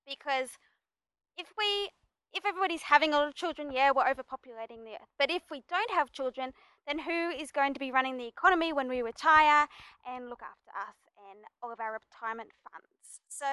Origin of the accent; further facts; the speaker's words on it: Australia; Yes, I am.